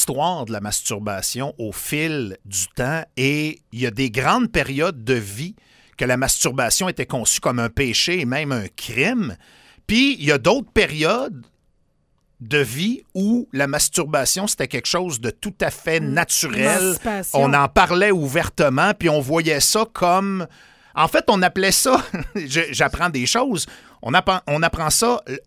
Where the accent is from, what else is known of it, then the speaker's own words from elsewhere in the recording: Saint-Fulgence, Quebec, Canada; Moi, quand j'étais jeune, on était à air ouverte chez nous à Saint-Fulgence.